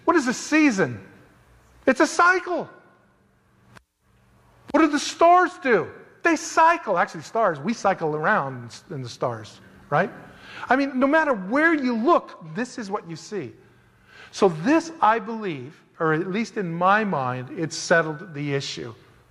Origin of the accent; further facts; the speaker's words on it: United States; because I'm still an American. I think linear, past, present, future.